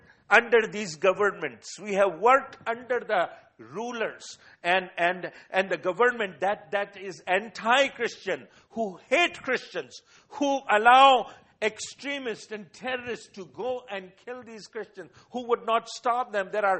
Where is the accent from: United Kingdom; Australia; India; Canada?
India; English is a second language; I was born and raised in India. I came and studied in America for 3 years. I was in Dallas. I was in Cincinnati. I was in North Carolina and all those areas. But I returned back.